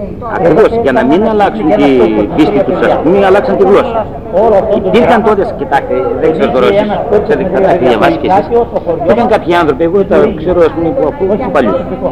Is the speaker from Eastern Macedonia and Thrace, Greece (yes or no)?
yes; Eastern Macedonia and Thrace, Greece; Εμείς είμαστε γνήσιοι Θρακιώτες.